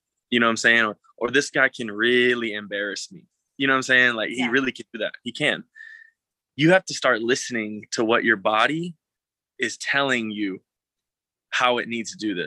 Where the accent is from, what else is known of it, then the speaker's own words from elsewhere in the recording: Prosper, Texas, United States; also born or lived in Mount Pleasant; So I'm a North Texas native. I was born in Northeast Texas, small town in Mount Pleasant. And then in junior high was when I came to North Dallas with Prosper.